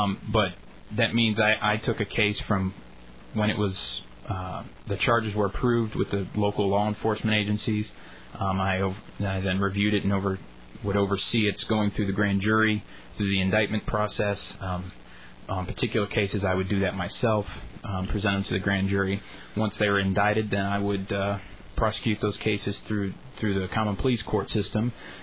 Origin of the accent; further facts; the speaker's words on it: Denver, Colorado, United States; now in Dayton, United States; Well, I grew up in Denver, Colorado, and went to college out in Oklahoma.